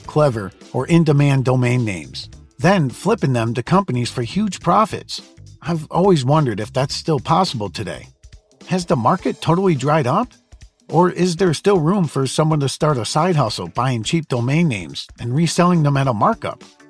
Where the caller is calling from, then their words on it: Philadelphia, Pennsylvania, United States; from Philadelphia, and here's something I've been curious about.